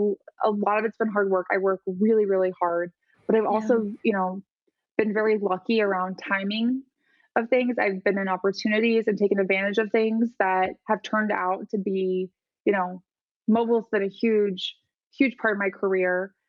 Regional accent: Midwest, United States; I grew up in the Midwest. Mm-hmm. So I'm a woman, I'm Midwestern

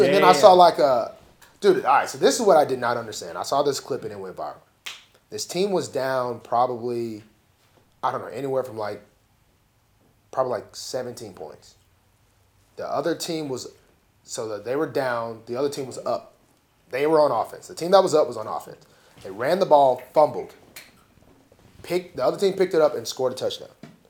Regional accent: United States; I'm very American when it comes to, like, I thought for the longest it was like Toronto, Canada.

